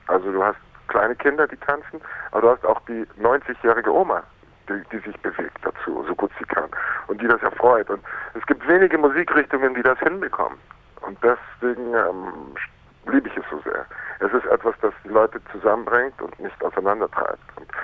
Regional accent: Munich, Bavaria, Germany; born there; Und München ist meine Geburtsstadt, das Gemütliche.

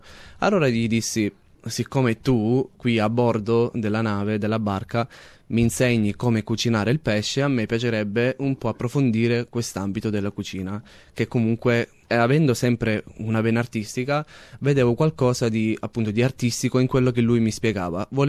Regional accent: Reggio Calabria, Calabria, Italy; moved away as an adult; now in Australia; Vengo da Reggio Calabria, sono venuto in Australia un anno e mezzo fa, che avevo 25 anni.

